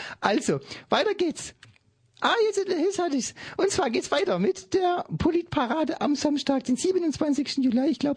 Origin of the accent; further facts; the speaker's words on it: Stuttgart, Baden-Württemberg, Germany; ich bin auch aus Stuttgart.